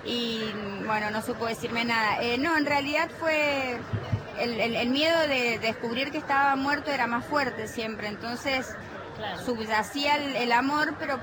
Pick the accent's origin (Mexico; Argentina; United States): United States; yo soy norteamericana de nacionalidad.